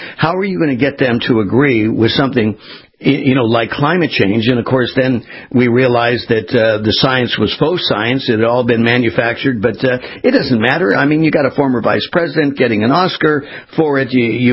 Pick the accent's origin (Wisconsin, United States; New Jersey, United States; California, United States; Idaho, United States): California, United States; having grown up and born and raised in California, we saw the cycle.